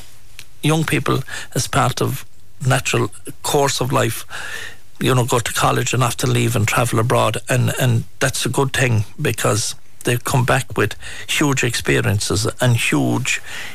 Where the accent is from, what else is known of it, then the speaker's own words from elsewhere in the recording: Tarbert, Munster, Ireland; and I'm from Tarbert, and if you look at Tarbert, Ballylongford